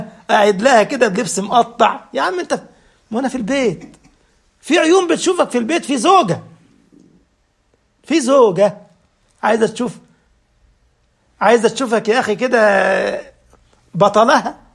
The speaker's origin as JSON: {"language": "Arabic", "country": "Egypt", "said": "في ناس عاملين زي ابو الهول اللي عندنا في مصر. احنا ابو الهول صنم موجود جنب الاهرام ما بيتكلمش."}